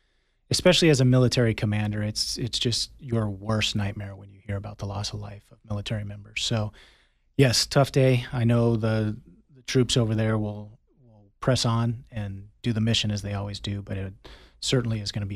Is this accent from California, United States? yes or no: no; Tucson, Arizona, United States; had the opportunity to come back to Tucson, to my hometown, and continue to serve in the Air National Guard.